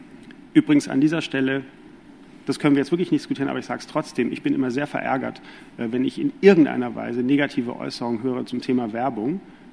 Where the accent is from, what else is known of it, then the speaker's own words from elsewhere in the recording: Belgium; Ich habe Migrationshintergrund, ich bin in Belgien aufgewachsen.